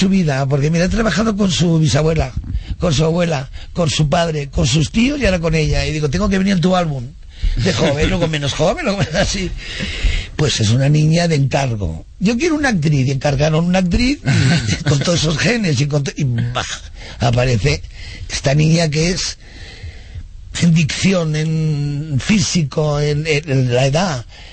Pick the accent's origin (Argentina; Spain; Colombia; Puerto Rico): Spain; Yo soy muy española.